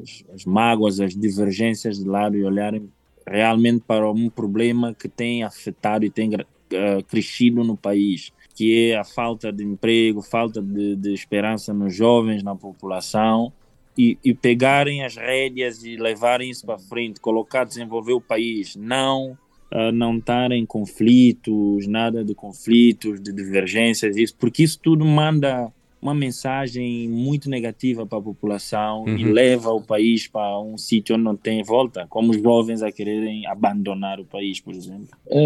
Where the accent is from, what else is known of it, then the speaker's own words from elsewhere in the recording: São Tomé & Príncipe; moved away as an adult; nós como jovens saímos lá de São Tomé para com os mesmos objetivos.